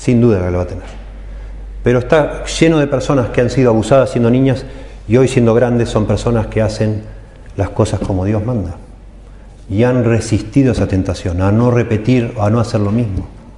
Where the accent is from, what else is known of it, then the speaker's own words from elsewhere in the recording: Italy; Spanish is a second language; Pero no es porque soy italiano